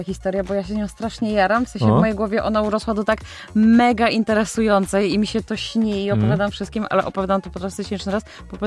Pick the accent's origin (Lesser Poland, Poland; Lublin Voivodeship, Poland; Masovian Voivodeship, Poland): Masovian Voivodeship, Poland; Wołomin; Ja powiedziałam, że przyjechałam z Polski. Z Wołomina.